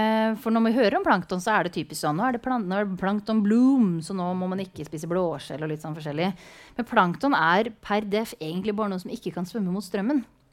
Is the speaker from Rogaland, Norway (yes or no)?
no; Hvaler, Østfold, Norway; Og på Tisler hjemme I Østfold, på Hvaler